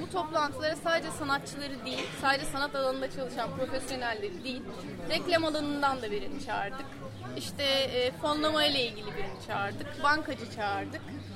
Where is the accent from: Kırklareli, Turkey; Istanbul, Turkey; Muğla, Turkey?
Istanbul, Turkey; now in Izmir, Turkey; İstanbul'dan geldik. Biz ikimiz de İstanbulluyuz. Hala İzmir'e tam yerleşmiş değiliz.